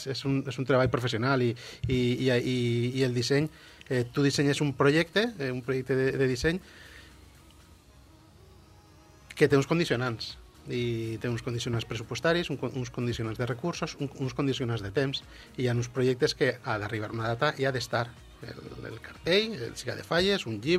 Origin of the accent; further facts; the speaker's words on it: Valencia, Valencian Community, Spain; Sí, en Valencia. Yo soy de Valencia